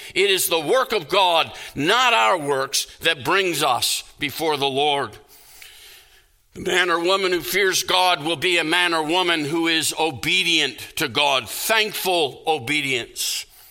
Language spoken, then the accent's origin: English; North Carolina, United States; born there; now in South Carolina, United States; I was born in North Carolina, not South Carolina, where I currently live.